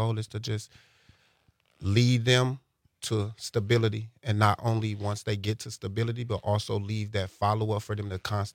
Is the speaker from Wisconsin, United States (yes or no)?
yes; Wisconsin, United States; I'm from Wisconsin, so.